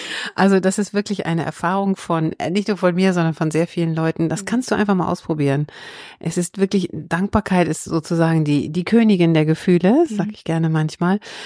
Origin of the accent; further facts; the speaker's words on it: Hamburg, Germany; Ich komme aus Hamburg.